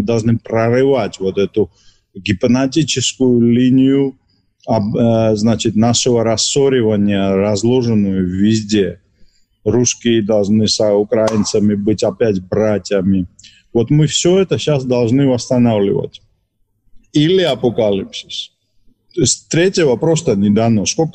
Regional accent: Georgia; Признаю, я эмоциональный грузин.

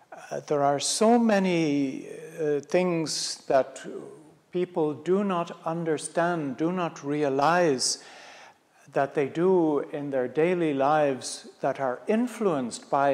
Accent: Ireland; now in Belgium; I come originally from Ireland, but I live in Belgium. I've been living in Belgium now for longer than I would like to tell you.

